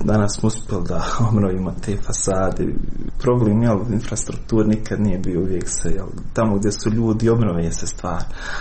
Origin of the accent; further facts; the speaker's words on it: Srebrenica, Republika Srpska, Bosnia & Herzegovina; born there; iako sam rođen u Srebrenici 94. Nemam sjećanja zapravo na tu ratnu ili prijeratnu Srebrenicu.